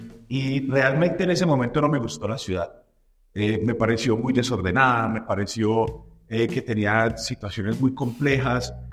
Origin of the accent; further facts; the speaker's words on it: Manizales, Caldas, Colombia; pero yo me quedo aquí en mi tierra. Y ella me dijo, hombre, pregúntale al menos a tu familia, consúltalo con él. Yo lo hablé con mi esposa. Mi esposa tenía su trabajo también en Manizales. Toda nuestra familia estaba y toda nuestra vida estaba ya desarrollada en Manizales.